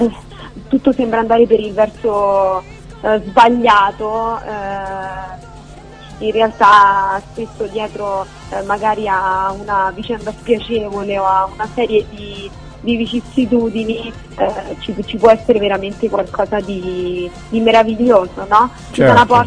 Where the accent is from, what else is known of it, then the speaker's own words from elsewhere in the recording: Rome, Lazio, Italy; born there; C'è un po' del mio romano, perché sono nata a Roma e sono e amo molto, diciamo, la mia città